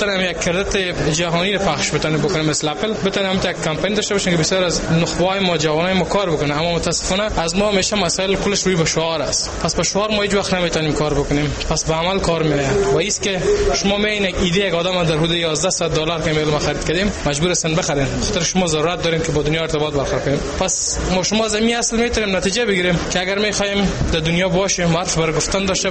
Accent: Afghanistan; به عنوان یک افغان

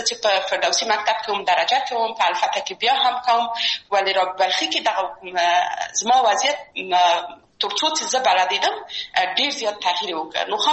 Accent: Kabul, Afghanistan; یو خو موږ د مګریانو په ساحه کې لوی سوي وو، هلته زموږ بلدتیا ډېره زیاته وه

